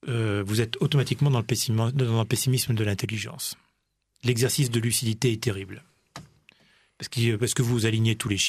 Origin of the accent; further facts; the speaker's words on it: France; je reste toujours de France. Et je me battrai pour ce pays.